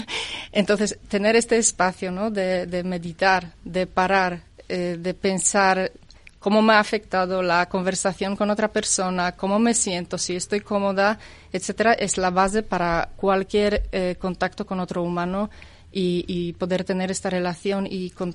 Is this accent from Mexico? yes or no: no; Poland; Spanish is a second language; now in Madrid, Spain; soy polaca y pertenezco aquí a una asociación que se llama Polish Professionals in Madrid